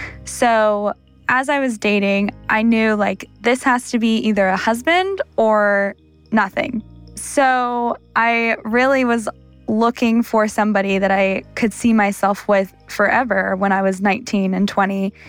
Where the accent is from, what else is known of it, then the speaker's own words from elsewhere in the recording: Santa Maria, California, United States; I'm 26 years old. I'm from Santa Maria, California, and I am a substitute teacher.